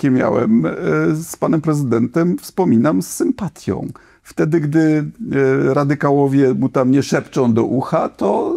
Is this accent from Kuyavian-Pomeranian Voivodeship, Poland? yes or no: yes; Bydgoszcz, Kuyavian-Pomeranian Voivodeship, Poland; W końcu wychowałem się na bydgoskim podwórku.